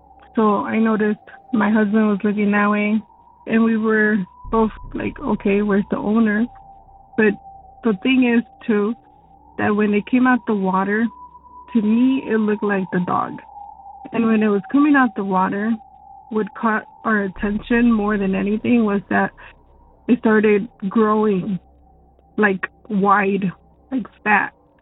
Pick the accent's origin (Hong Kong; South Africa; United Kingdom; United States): United States; Milwaukee, Wisconsin; I'm from Milwaukee, Wisconsin.